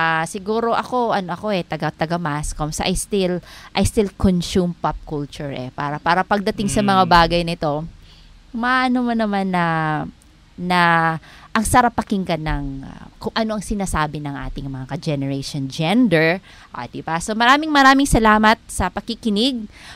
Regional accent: Eastern Visayas, Philippines; mga waray kasi kami.

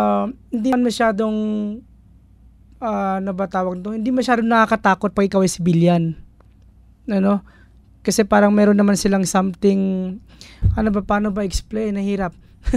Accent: Cotabato City, Bangsamoro, Philippines; Kasi I grew up in Cotabato City.

